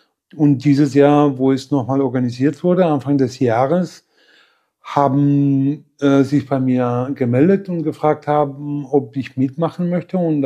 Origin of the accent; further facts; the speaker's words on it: Madrid, Community of Madrid, Spain; Und ich bin in Spanien geboren, 1958.